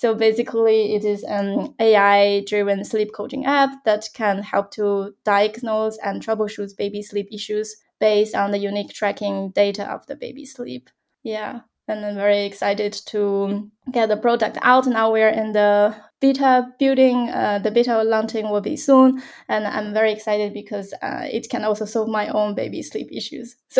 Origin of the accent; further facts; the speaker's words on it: China; because I come from China, and in China, everybody is very cautious and nervous when coming to parenting.